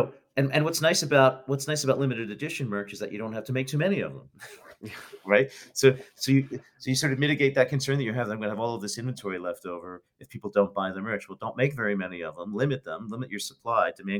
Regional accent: Philadelphia, Pennsylvania, United States; You know, I'm from Philadelphia.

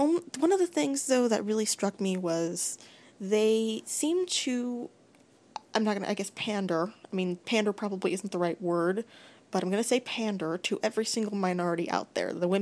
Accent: United States; And as an American with a disability, I found that incredibly disappointing.

